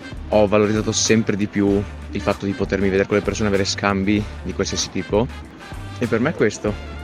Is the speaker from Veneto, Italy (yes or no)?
yes; Belluno, Veneto, Italy; Io sono di Belluno.